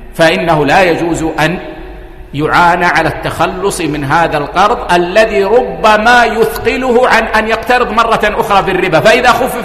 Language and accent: Arabic; Saudi Arabia; يعني عندنا في السعودية المبلغ لا يحسم من حساب العميل